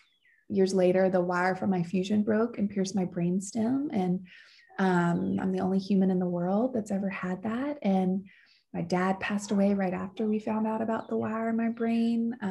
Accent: the South, United States; accent: Southern; I grew up in the South with my accent

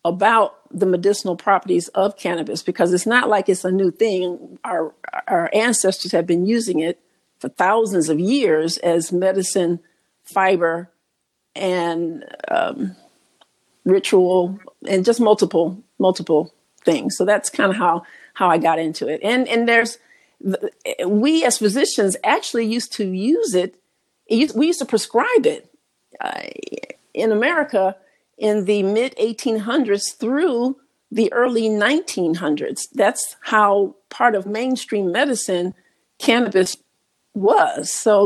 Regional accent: Illinois, United States; moved away as an adult; Well, I'm originally from Illinois, and I was getting a little tired of the cold and increasing levels of snow in the winter times. So I came south to go to school.

